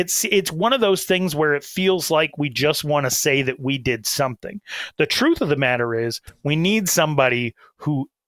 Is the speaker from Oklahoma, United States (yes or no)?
no; Sheridan, Wyoming, United States; Robbie Ryan from my hometown in Sheridan, Wyoming